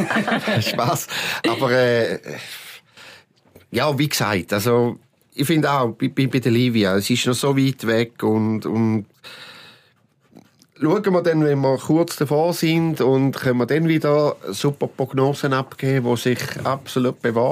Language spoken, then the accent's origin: German; Switzerland; Also jetzt als Schweizer Skifan da anzustehen